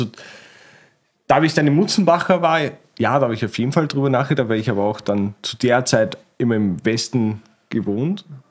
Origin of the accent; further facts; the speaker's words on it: Linz, Upper Austria, Austria; Aus Linz.